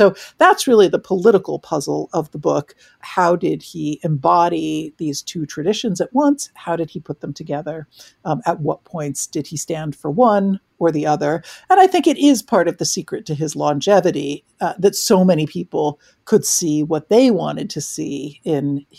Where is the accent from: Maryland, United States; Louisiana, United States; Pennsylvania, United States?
Pennsylvania, United States; Philadelphia; So anyway, that was my growing up around Philadelphia.